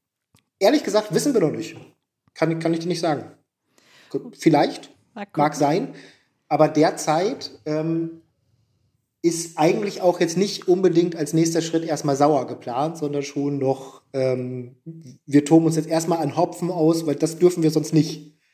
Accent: Oldenburg, Lower Saxony, Germany; also born or lived in East Frisia; komme eigentlich aus Ostfriesland und aber Abitur und groß geworden in Oldenburg.

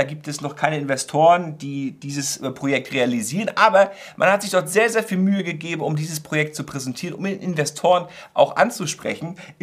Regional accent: Northern Germany, Germany; now in Salzburg, Austria; und ich nun mal aus Norddeutschland.

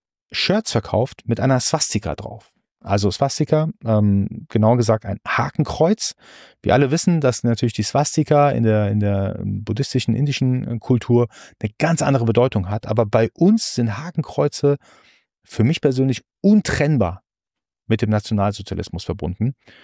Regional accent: Heidelberg, Baden-Württemberg, Germany; Ich bin mit 2 Jahren hierher gekommen. Heidelberg ist meine Heimatstadt, hat mich wunderbar aufgenommen.

